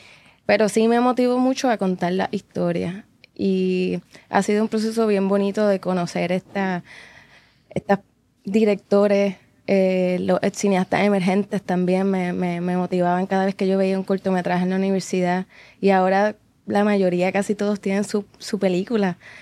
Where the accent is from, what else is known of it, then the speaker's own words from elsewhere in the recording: Naranjito, Puerto Rico; soy de Naranjito, me crié allá.